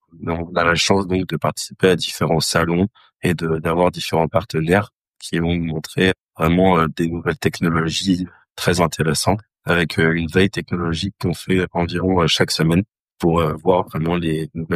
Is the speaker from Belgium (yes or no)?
no; Soissons, Hauts-de-France, France; j'ai 21 ans. Et je viens de Soissons, dans l'Aisne.